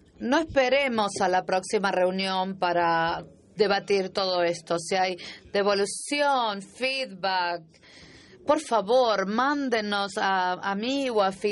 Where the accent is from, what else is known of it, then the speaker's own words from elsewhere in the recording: Jamaica; del programa de Fellowship y vengo de Jamaica.